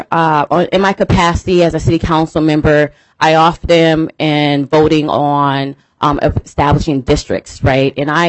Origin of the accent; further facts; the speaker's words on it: Saint Paul, Minnesota, United States; I'm here today because I am from Rondo. My family spent a century of 100 years here in Rondo.